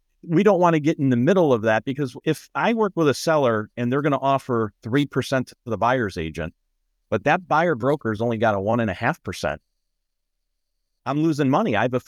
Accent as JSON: {"language": "English", "region": "Illinois", "country": "United States", "said": "my home state is Illinois, so that's where I've been licensed the longest."}